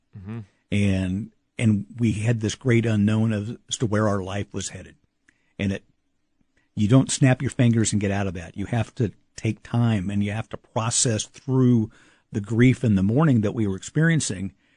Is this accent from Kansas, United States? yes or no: yes; Kansas City, Kansas, United States; when I was growing up in the Kansas City, Kansas schools